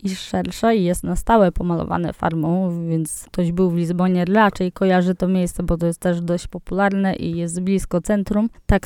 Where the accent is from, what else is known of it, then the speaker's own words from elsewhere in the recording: Podlaskie Voivodeship, Poland; bo pochodzę z tamtych regionów, więc dla mnie to jest oczywiste, że jest chłodnik